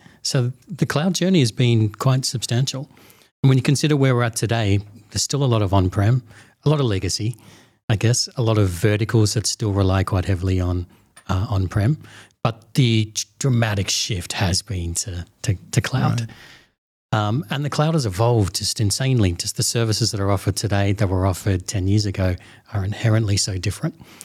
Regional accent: Australia; moved away; I'm an Aussie, so I'm going to try and speak sensibly. I should have started off with g'day, just to get all rolling. I've been in the region 17 years, moved from Australia 2008.

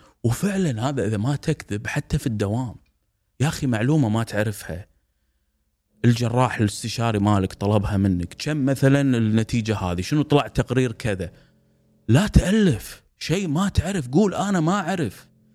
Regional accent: Kuwait; also born or lived in Dubai; صدام سنة 1990 أنا جيت هني دبي، كان عمري 9 سنوات لاجئ هني بدبي.

